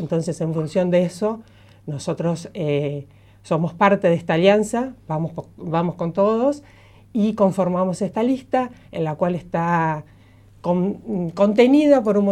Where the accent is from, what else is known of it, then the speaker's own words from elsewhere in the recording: Villa Regina, Río Negro, Argentina; born there; also born or lived in Sierra Grande; now in Viedma, Argentina; acá a Viedma cuando nació mi hija y hace más de 18 años que estoy en Viedma, más allá de que soy nacida en Villa Regina, viví en Sierra Grande en la época del 83 hasta el 87 y después volví